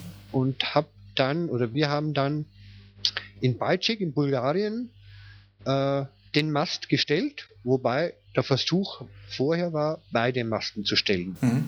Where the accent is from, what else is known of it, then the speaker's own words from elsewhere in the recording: Vienna, Austria; Also ich bin Österreicher, ich bin in Wien aufgewachsen. Und ich bin direkt an der Donau aufgewachsen